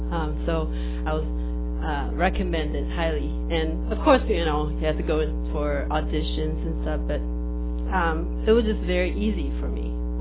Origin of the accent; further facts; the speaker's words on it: Taiwan; So, I grew up in Taiwan. I was always a good kid.